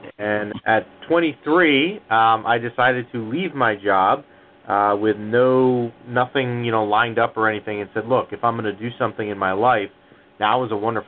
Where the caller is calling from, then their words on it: New Jersey, United States; We're calling from northern New Jersey, about 15 minutes outside of Manhattan, give or take the traffic, of course.